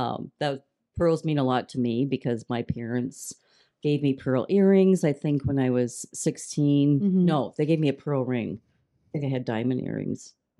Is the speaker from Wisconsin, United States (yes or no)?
no; Omaha, Nebraska, United States; Well, I grew up in Omaha, Nebraska. So it's a company that I love